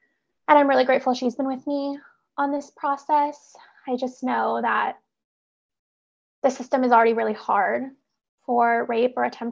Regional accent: Washington, United States; And I'm from the Puget Sound area. I grew up here. I've lived in Seattle for 7 years.

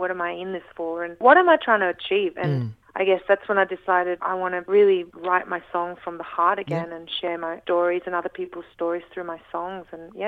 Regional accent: Brisbane, Queensland, Australia; And also I'm playing my hometown Tivoli in Brisbane as well

